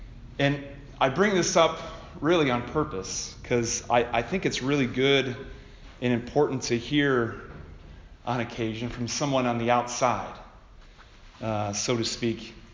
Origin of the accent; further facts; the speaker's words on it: Toledo, Ohio, United States; So as Joey said, I'm from Toledo, Ohio. I've lived in Toledo all my life. I really like Toledo.